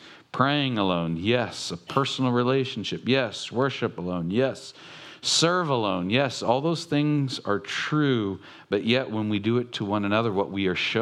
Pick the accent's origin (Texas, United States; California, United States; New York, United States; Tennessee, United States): California, United States; Long Beach; I'm from Long Beach. I'm from the ghetto.